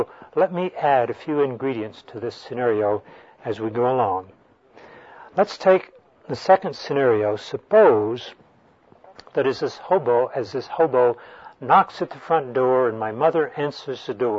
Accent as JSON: {"language": "English", "town": "Tyler", "region": "Texas", "country": "United States", "tie": "born or raised there", "said": "When I was a boy, growing up in Tyler, Texas, we lived very close to a railroad spur that ran through our town"}